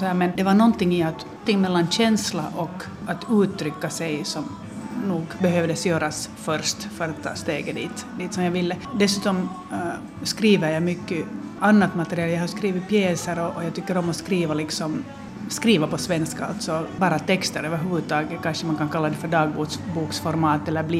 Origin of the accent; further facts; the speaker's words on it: Finland; Men så här i Finland så ska jag nog säga att min identitet, det första jag tänker på, är inte att jag är finlandssvensk, kanske att jag är svenskspråkig.